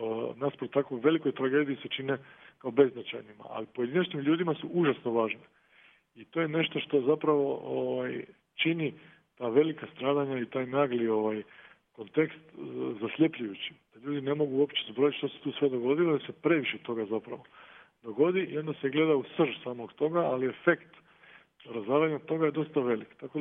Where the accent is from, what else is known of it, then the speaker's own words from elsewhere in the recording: Zadar, Zadar County, Croatia; now in Split, Croatia; Kako sam ja rodom dalmatinac iz Zadra